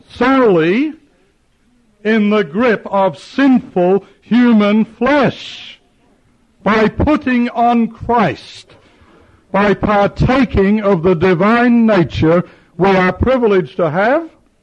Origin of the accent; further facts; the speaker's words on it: Australia; I said, of course, I know exactly which, being an Australian, I know that it's the spiritual.